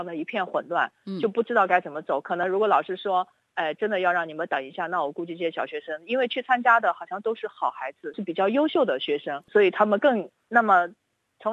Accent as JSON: {"language": "Chinese", "country": "China", "tie": "born or raised there", "moved": "as an adult", "lives_now": "Australia", "said": "所以我觉得我是在中国长大的，对吧，我也在中国工作了一段时间，到了澳洲。"}